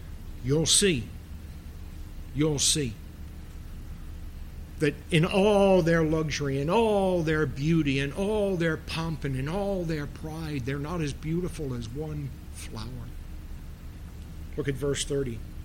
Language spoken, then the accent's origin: English; Bronx, New York, United States; I know it's hard. I'm from the Bronx. We don't have many flowers